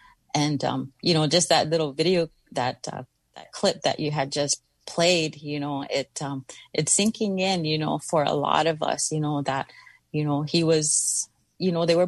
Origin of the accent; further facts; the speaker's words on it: United States; I come from Standing Rock.